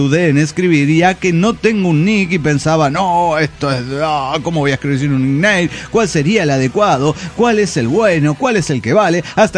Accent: Tierra del Fuego, Argentina; de Tierra del Fuego, Argentina.

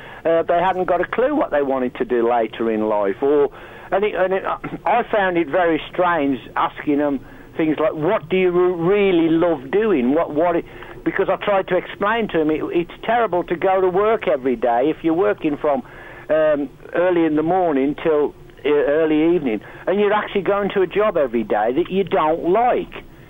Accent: Walsall, West Midlands, United Kingdom; I went back to a school in my hometown of Walsall in the West Midlands, only about 3 miles from where I grew up as a kid.

